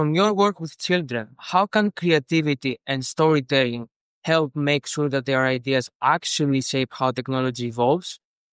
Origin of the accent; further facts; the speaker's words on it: Greece; English is a second language; I am 17 years old and I am from Greece.